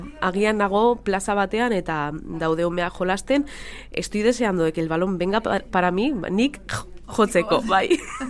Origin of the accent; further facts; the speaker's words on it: Irun, Basque Country, Spain; born there; Ba bai, nik hemen jaio naiz Irunen.